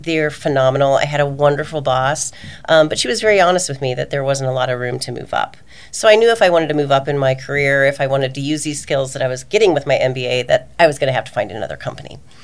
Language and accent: English; Nebraska, United States; So I grew up in Nebraska, born and raised. My family all still lives back there. Nobody has left Nebraska except for me.